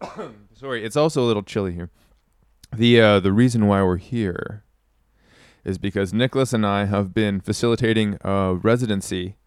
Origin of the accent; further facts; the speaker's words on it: Toronto, Ontario, Canada; now in Los Angeles, United States; What we're doing this week is we are actually in my hometown. We're doing this by remote from Toronto, Ontario, Canada.